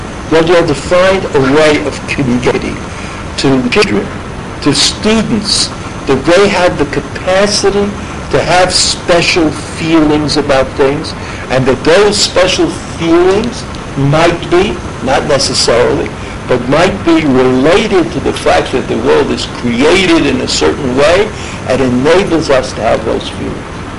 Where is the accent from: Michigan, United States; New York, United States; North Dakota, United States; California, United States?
New York, United States; since I'm from New York, automatically prejudice me against him, right?